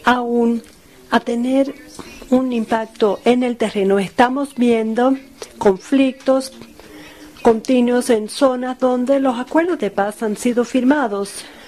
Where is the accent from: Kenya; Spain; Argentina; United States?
Kenya; Yo vengo de Kenia.